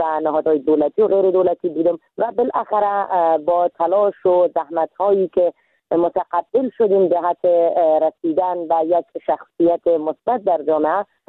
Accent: Iran; moved away as an adult; now in Afghanistan; من در سال 1364 در کشور ایران به دنیا آمدم

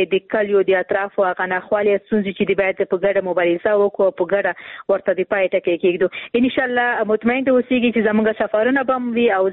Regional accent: Khost, Afghanistan; ورور زه هم د خوست یم

